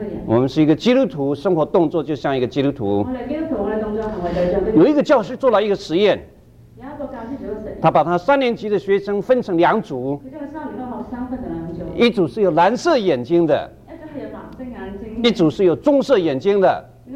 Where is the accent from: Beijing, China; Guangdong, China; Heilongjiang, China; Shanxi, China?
Heilongjiang, China; Harbin; 你们听我讲话的口音就知道我是哈尔滨来的。